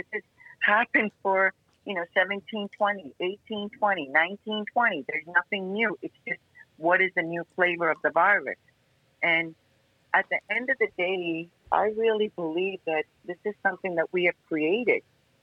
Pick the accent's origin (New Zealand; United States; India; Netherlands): India; I'm originally from India